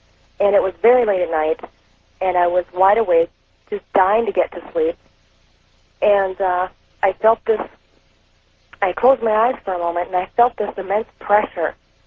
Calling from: Minneapolis, Minnesota, United States; from Minneapolis.

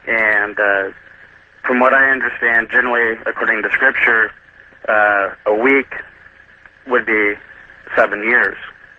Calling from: Minnesota, United States; I'm calling from Minnesota.

